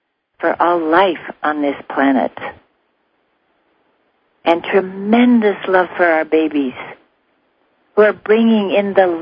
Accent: Colorado, United States; also born or lived in Wyoming; And I remember, because I grew up in Colorado and Wyoming with ranchers, and I remember that old saying of, make hay while the sun shines.

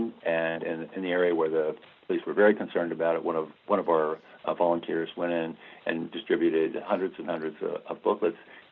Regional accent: Pennsylvania, United States; I'm from Western Pennsylvania. If you didn't drink beer as a teenager in Western Pennsylvania, they took you out of, they sent you away from the county.

